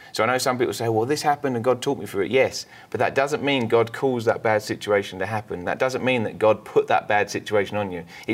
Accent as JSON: {"language": "English", "country": "United Kingdom", "accent": "English", "lives_now": "United States", "said": "I know my English accent here in America, some people say, yeah, maybe we need to translate for our southern viewers."}